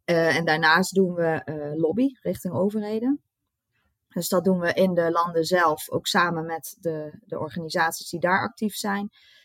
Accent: Netherlands; Want dat is misschien niet heel logisch om daar als Nederlander überhaupt mee aan de slag te gaan. Want we hebben dat hier niet en we hebben dat ook hier niet gehad op die manier.

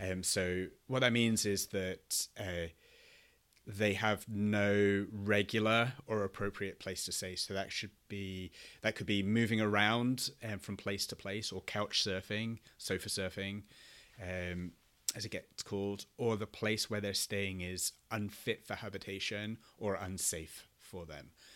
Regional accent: Aberdeen, Scotland, United Kingdom; born there; also born or lived in London / North Yorkshire / Edinburgh; I was born in Aberdeen, but then lived in London and North Yorkshire for a number of years, and then went to university in 99 in Edinburgh, in Scotland, and then lived in Edinburgh until 21.

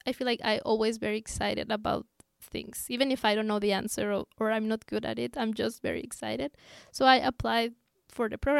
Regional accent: Querétaro, Mexico; I was born and raised in Mexico. It's not a town, it's actually a big city called Querétaro. We are like four siblings, and with my two parents, we were like a big, big family.

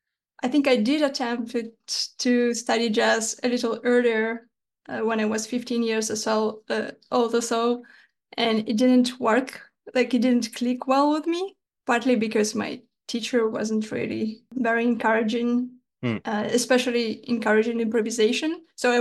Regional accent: Yekaterinburg, Sverdlovsk Oblast, Russia; English is a second language; I would say there are a lot of jazz players in Russia, and I would say in the city I grew up in Yekaterinburg.

